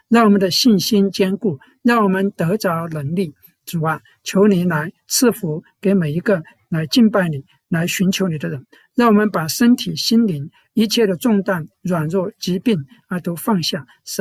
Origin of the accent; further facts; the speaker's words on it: China; 我们中国人都注重如土为安，一个人死后埋入土中，死者方得安息，生者方觉心安。